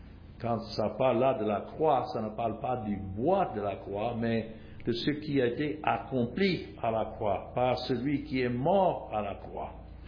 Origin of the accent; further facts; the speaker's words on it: United States; Je suis américain, mais nous avons d'autres du Canada, d'autres d'Afrique